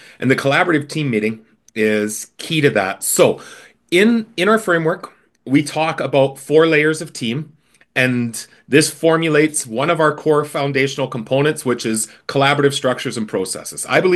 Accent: Canada; but I am Canadian.

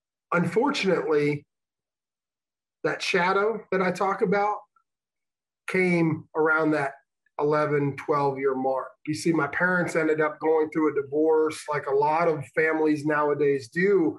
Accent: Illinois, United States; And so it's like growing up in Northern Illinois, back and forth from family on the Illinois-Iowa border, hanging out in Chicago in the inner city.

